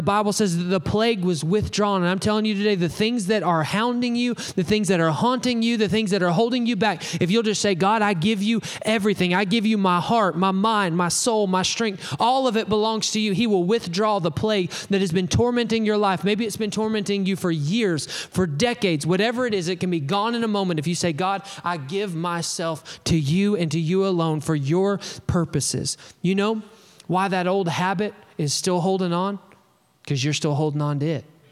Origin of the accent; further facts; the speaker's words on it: Alabama, United States; I'm gonna slaughter this because I'm from Alabama